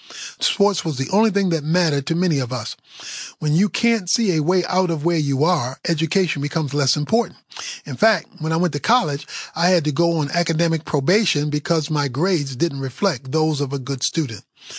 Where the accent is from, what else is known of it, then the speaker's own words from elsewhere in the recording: Baltimore, Maryland, United States; Recently, I made a trip back to my hometown of Baltimore and walked around the campuses of my high school and junior high.